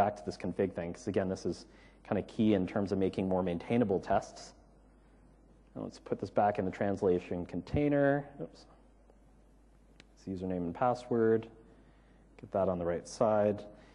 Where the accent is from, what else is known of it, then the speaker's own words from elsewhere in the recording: Canada; I am from Canada, but it doesn't guarantee that my French is any good.